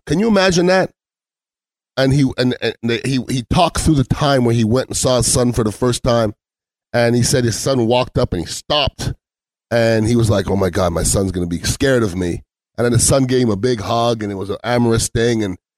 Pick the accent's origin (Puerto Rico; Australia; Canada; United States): Canada; I'm Canadian, so no Canadian jokes, please.